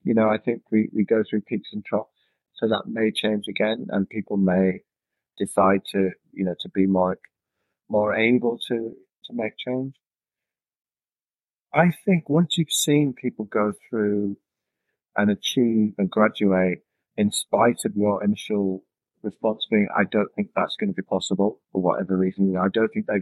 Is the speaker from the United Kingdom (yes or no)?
yes; York, Yorkshire and the Humber, United Kingdom; a great organization in York, my hometown in England